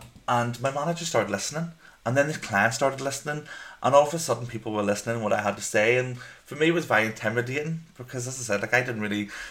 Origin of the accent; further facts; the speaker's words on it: Northern Ireland, United Kingdom; And I'm from Northern Ireland with the accent.